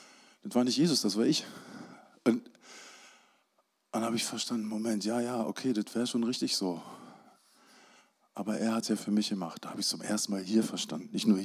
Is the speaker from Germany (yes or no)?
yes; West Germany, Germany; Ich bin ja im Westen groß geworden, da hat man noch viel so christliche Sachen einfach so im Alltag gehabt.